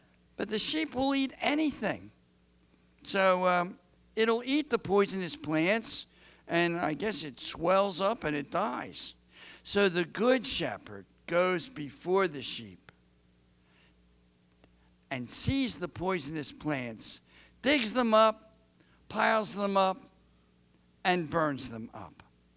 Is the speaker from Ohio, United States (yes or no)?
no; Philadelphia, Pennsylvania, United States; I grew up in Philly, like my grandson Jim.